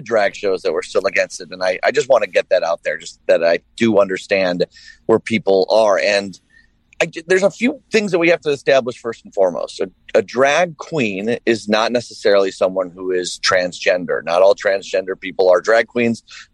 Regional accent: Downers Grove, Illinois, United States; I grew up in Downers Grove and I'm moving back to Downers Grove in a month.

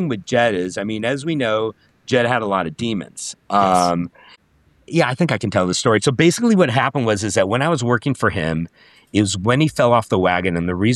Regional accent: Los Angeles, California, United States; I grew up in Hollywood, I grew up on K-Rock, I'd go to concerts every week

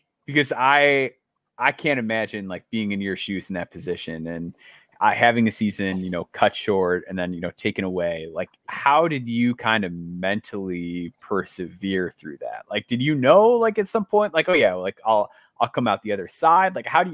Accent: Illinois, United States; Because I'm from Illinois myself.

